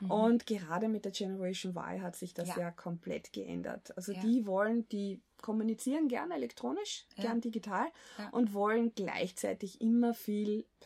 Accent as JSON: {"language": "German", "region": "Lower Austria", "country": "Austria", "tie": "born or raised there", "said": "Ich bin am Land aufgewachsen, also in Niederösterreich."}